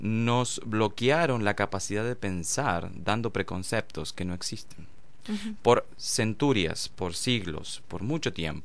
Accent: Argentina; moved away as an adult; soy original de Argentina, pero dejé mi país cuando era muy joven, 19 años aproximadamente.

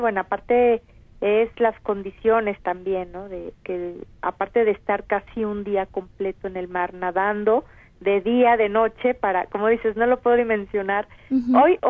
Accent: Mexico; te puedo decir que en mi país, aquí en México

